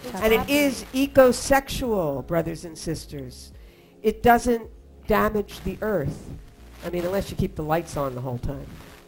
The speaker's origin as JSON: {"language": "English", "town": "Philadelphia", "region": "Pennsylvania", "country": "United States", "tie": "born or raised there", "said": "Yeah, from my hometown, yeah. Which is not a very sexy place."}